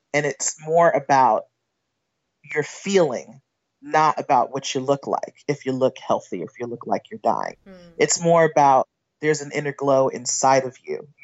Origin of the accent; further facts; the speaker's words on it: Brooklyn, New York, United States; I'm a townie. I was born in Manhattan. I was raised in Brooklyn. I could tell you where all the stuff is.